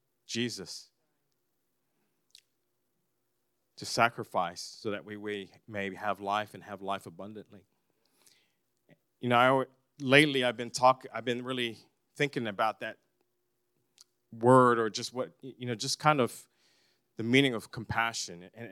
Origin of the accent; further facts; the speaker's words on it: Philippines; I'm Filipino.